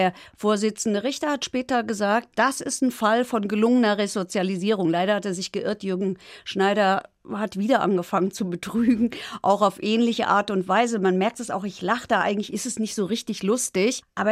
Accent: Hesse, Germany; accent: Frankfurt dialect; Ich kann es nicht so richtig gut, weil meine Eltern nicht aus Frankfurt sind, aber ich erwische mich, wenn kein Mikrofon an ist, dabei, dass ich spreche Frankfurterisch.

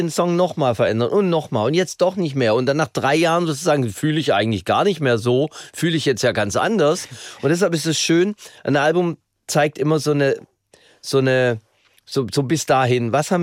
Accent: Stuttgart, Baden-Württemberg, Germany; ich war immer ein Landei. Ich bin am Rand von Stuttgart groß geworden und wir hatten immer direkt Felder oder Wald. In der Nähe.

